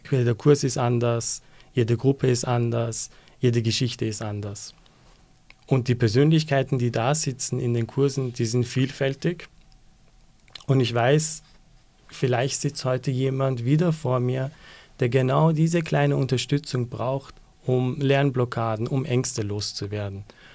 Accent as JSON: {"language": "German", "region": "Vienna", "country": "Austria", "tie": "born there", "said": "Ich bin in Wien geboren mit iranischen Wurzeln und habe dadurch einfach von Anfang an mit zwei Kulturen, mit zwei Perspektiven und auch ein Stück weit mit zwei Welten zu tun gehabt."}